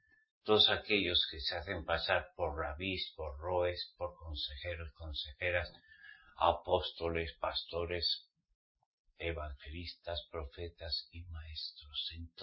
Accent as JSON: {"language": "Spanish", "country": "Spain", "said": "A mí siempre me han enseñado, como español"}